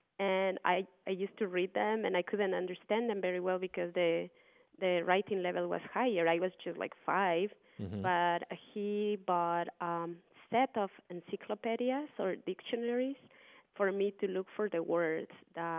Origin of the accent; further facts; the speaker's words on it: Quito, Pichincha, Ecuador; I was born in Quito, the capital of Ecuador, and growing up in the admixed and bustling capital city with an impressive fusion of history and culture and ethnicities